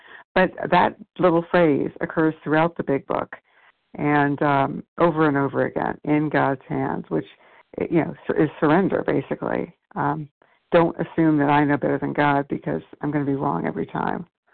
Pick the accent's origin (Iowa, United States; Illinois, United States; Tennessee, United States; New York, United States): New York, United States; New York.